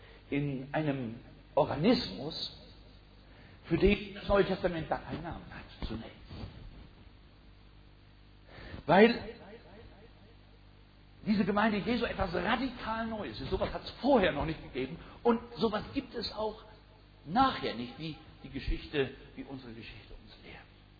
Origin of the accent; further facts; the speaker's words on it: Norden, Lower Saxony, Germany; Ich denke an einen Menschen aus Norden, aus meiner Heimatstadt